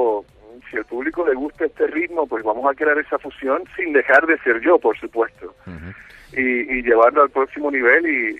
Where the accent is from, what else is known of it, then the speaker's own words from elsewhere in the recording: Puerto Rico; Por Dios, es mi tierra, ahí vive toda mi familia.